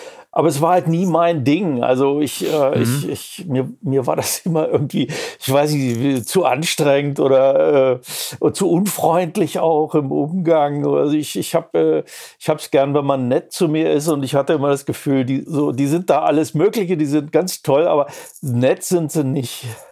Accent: Braunschweig, Lower Saxony, Germany; ich bin ja selber aus den Grenzgebieten zu Norddeutschland, also aus Braunschweig, ich kam dann nach München

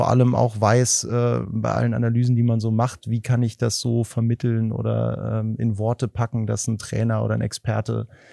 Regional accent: Saarland, Germany; Elversberg ist von meinem Heimatort 2 Kilometer weg.

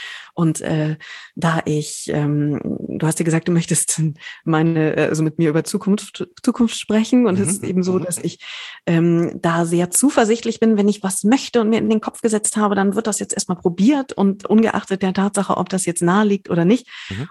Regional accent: Berlin, Germany; als Berlinerin

